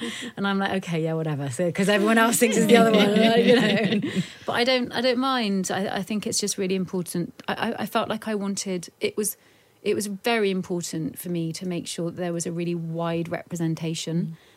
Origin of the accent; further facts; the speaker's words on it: United Kingdom; I imagine it might be a bit to do with being British.